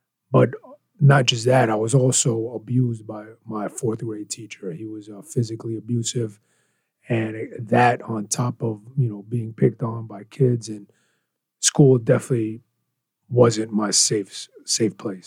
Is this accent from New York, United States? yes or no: yes; Queens, New York, United States; So I was originally from Elmhurst, New York, Elmhurst, Queens. I grew up there till about 8 years old. And then my parents were immigrants from the Philippines. My mom found a place in Queens Village or Jamaica, New York